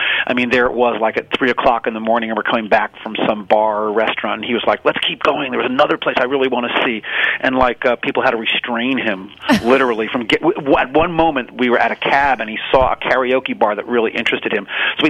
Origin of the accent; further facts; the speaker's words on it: New Jersey, United States; now in Boston, United States; I'm not from here. I'm from the New Jersey, New York area. My mom's from East New York, Brooklyn. My father's from Manhattan. And when I moved to Boston, I was stunned by how unfriendly a city it is.